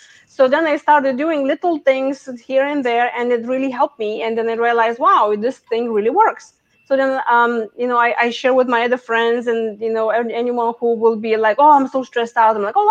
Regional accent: Lithuania; moved away; So I came from Lithuania 20 years ago. And I came of thinking I probably will not stay. I will be just like a little tourist first. But then I realized, well, that's a great land of opportunities. And then my parents came along.

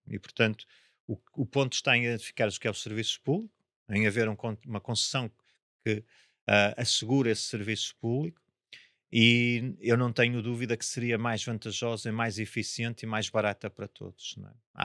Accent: Angola; born there; Eu nasci em Angola e estive depois um par de meses a trabalhar em Angola, já passado muitos anos de lá estar

